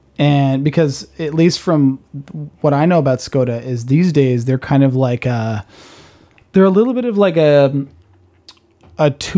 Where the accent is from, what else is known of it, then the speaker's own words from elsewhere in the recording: Seattle, Washington, United States; I grew up in Seattle, Washington, and next door, my neighbor's name was John, and he was a pilot.